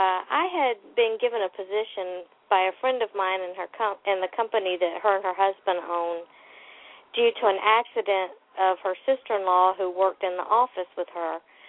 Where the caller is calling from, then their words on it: South Carolina, United States; I'm calling from South Carolina.